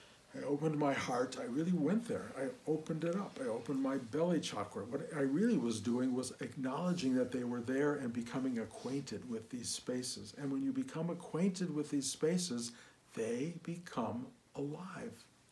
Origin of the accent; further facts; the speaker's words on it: Detroit, Michigan, United States; I was a kid from Detroit, totally unformed, you know, certain ambitions maybe, bigger than Detroit ambitions